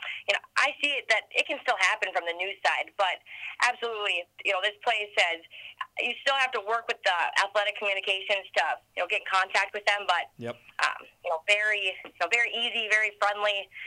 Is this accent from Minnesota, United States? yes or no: yes; Minnesota, United States; accent: Minnesota; obviously my Minnesota accent, has traveled with me here, and it sticks out like a sore thumb here